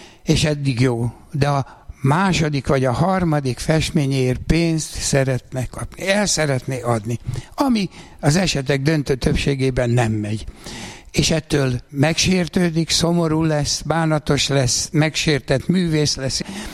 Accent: Ráckeve, Pest, Hungary; Az, hogy én Ráczkevén születtem, és ide visszaköltöztem, meg mindig is ráczkevei festő voltam

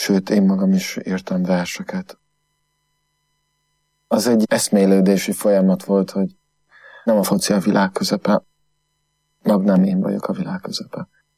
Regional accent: Földeák, Csongrád-Csanád, Hungary; also born or lived in Makó; Makon születtem, 31 évvel ezelőtt, mellett a Földeákon nőttem föl, Hódmezővásárhelyen voltam gimnazista

